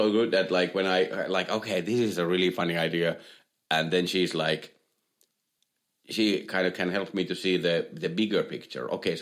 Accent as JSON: {"language": "English", "country": "Finland", "second_language": "English", "said": "Yeah, and, like, I have to explain my accent. Like, yes, I have a little bit of an accent"}